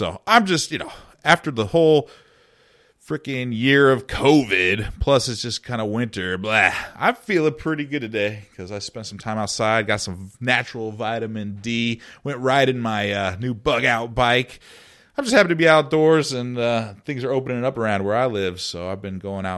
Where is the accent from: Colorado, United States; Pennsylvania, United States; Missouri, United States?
Colorado, United States; I grew up in Colorado, so I had a lot of mountain bikes as a kid.